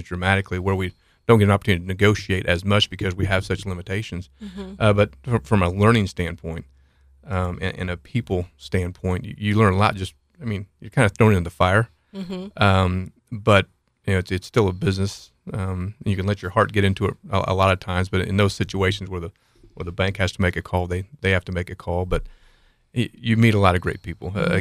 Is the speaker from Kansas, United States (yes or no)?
yes; Wichita, Kansas, United States; now in Lawrence, United States; Sure. Born and raised in Wichita. Moved up to Lawrence in 1985, and I've been in Lawrence for 26 of the last 28 years.